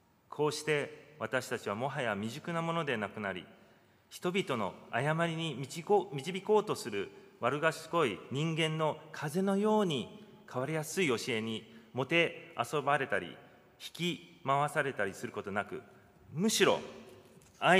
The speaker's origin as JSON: {"language": "Japanese", "country": "Hong Kong", "tie": "born or raised there", "second_language": "Japanese", "moved": "as an adult", "lives_now": "Japan", "said": "幼少の頃から香港で育ったため、現地の言葉ができるということで、日々広東語を使って"}